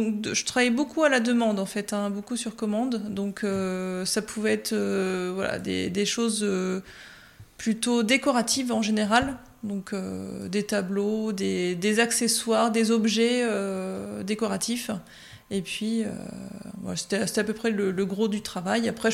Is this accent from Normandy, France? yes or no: yes; Normandy, France; now in Avranches, France; j'ai vécu toute mon enfance et adolescence dans l'Orne. Oui. Et c'est après mes études que je suis revenue sur Avranches. Mes grands-parents étaient de Saint-James, c'est pour ça que je suis revenue par là.